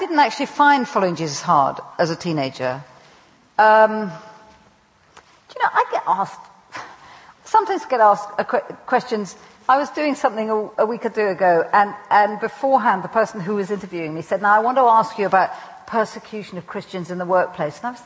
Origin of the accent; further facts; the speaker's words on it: Cambridge, East of England, United Kingdom; next door to the family I was brought up in Cambridge.